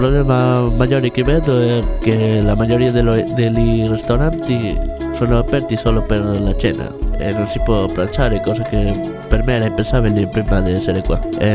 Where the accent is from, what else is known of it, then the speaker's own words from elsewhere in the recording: Boal, Asturias, Spain; Italian is a second language; now in Cagliari, Italy; Di Boal, della regione d'Asturias, di Spagna.